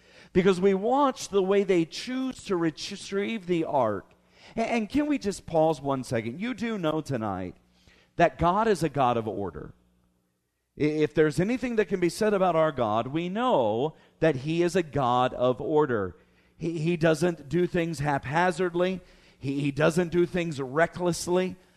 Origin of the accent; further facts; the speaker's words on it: Appalachia, United States; I told you, I'm Appalachian. I'm about as hillbilly as you can get.